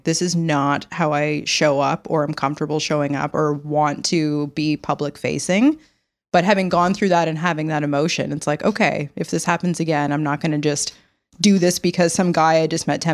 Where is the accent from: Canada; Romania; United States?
Canada; I'm Canadian.